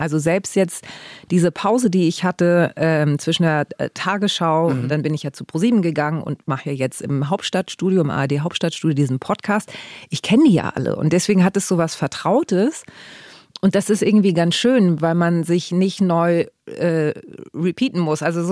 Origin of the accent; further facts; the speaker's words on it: Harburg, Hamburg, Germany; ich komme ja ursprünglich aus Harburg